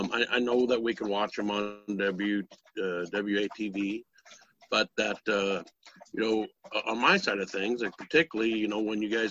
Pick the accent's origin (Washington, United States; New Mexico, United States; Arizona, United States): Washington, United States; Yakima; I'm from Yakima, Washington.